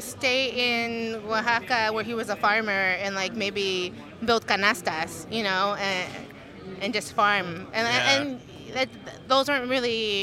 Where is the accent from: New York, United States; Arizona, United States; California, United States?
California, United States; Los Angeles; So, I grew up in Venice, and Venice Beach, in the Oakwood neighborhood of Venice Beach, which is the harder... place to grow up.